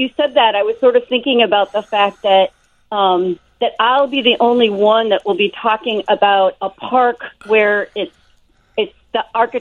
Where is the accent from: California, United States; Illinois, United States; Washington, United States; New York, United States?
Illinois, United States; Evanston; And I grew up in Evanston, so I knew that, you know, that there were some to Harley Clark